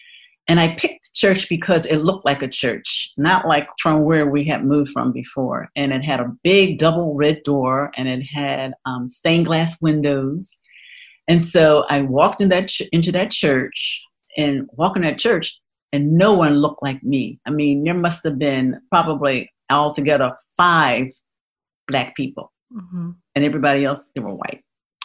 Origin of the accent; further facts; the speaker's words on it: Philadelphia, Pennsylvania, United States; So here's my story. I grew up in Philadelphia.